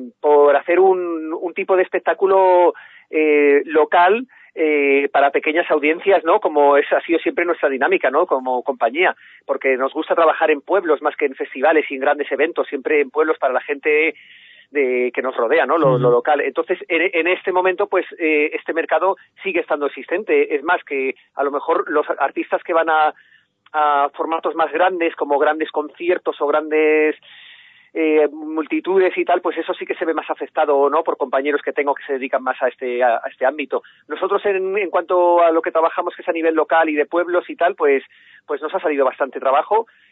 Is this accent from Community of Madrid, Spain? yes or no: yes; Madrid, Community of Madrid, Spain; born there; also born or lived in Barcelona; now in Sierra de Gata, Spain; yo nací en Madrid